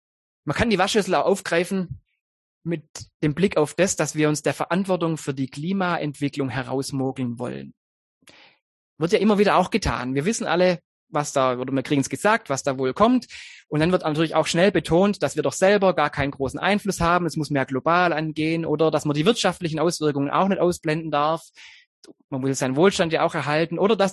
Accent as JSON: {"language": "German", "country": "Germany", "said": "Vielleicht ist es euch auch schon mal gegangen, wenn ihr im Ausland gesagt habt, ja, ich komme aus Deutschland und dann sofort diese Verbindung da war."}